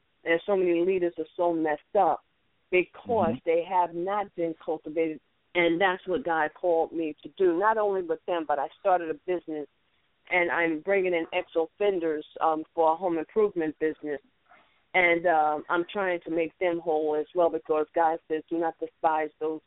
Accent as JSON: {"language": "English", "region": "New York", "country": "United States", "said": "I'm originally from New York, retired as an NYPD detective, and now I see the ages of when people get in trouble."}